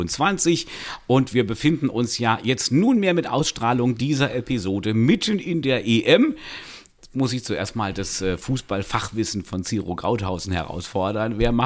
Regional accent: Saarland, Germany; aus meiner Heimat, aus dem Saarland.

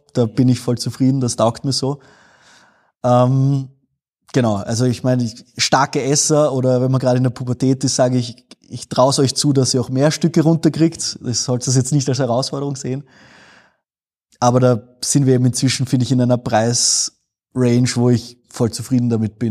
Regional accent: Vienna, Austria; now in Linz, Austria; ich als Wiener, also ich komme ja aus Wien, bin jetzt hier in Linz gelandet

